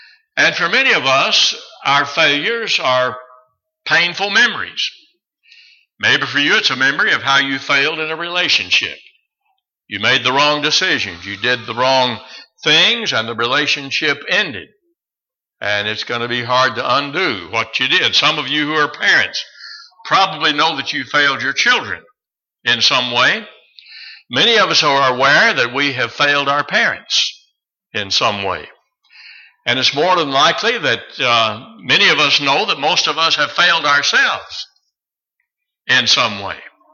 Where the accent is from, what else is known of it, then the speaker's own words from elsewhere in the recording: Kentucky, United States; I know, because I'm from Kentucky, and I remember Christian Leitner and all that.